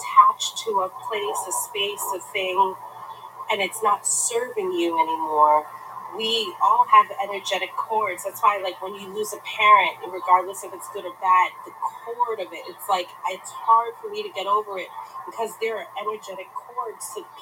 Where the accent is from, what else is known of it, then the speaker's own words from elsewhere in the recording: Brooklyn, New York, United States; No, from New York. I'm born and bred in Brooklyn.